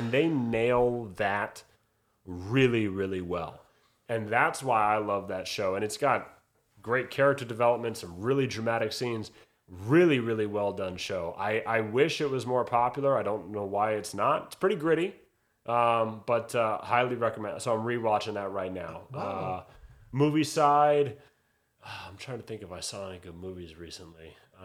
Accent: United States; I'm an American, proud American, yes. Love America, but damn, those British fans are amazing.

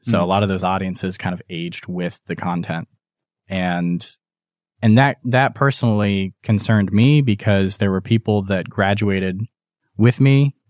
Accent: Dayton, Ohio, United States; I was born and raised in Dayton, Ohio. Okay. So if anyone knows the Kettering area where there's Kettering Health, yeah, and all of its hospitals. Mm-hmm. And so that was where I grew up.

